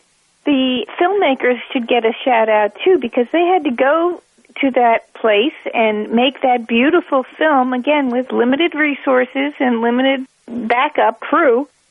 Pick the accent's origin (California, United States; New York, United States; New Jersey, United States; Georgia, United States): New Jersey, United States; makes me very proud of my home state and my university.